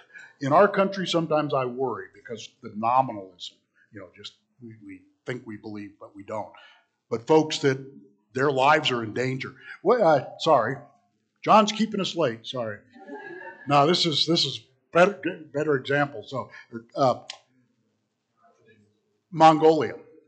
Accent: United States; well, I'm an American. Of course, I'm a nice person who lives in America.

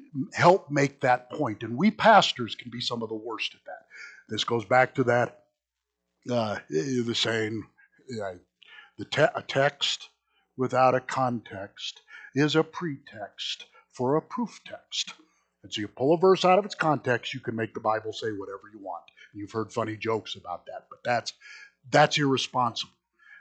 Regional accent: United States; I'm an American.

